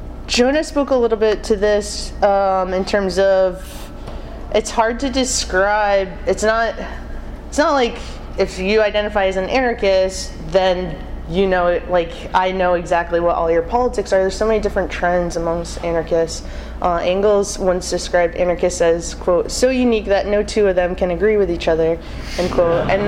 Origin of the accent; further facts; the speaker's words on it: Boston, Massachusetts, United States; Hey, comrades. … from Boston.